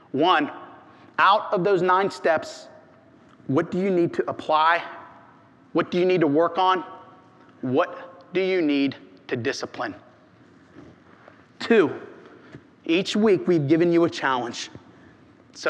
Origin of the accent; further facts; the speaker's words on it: Ohio, United States; And yes, although I'm from Ohio, I know what you Southerners mean when you say that.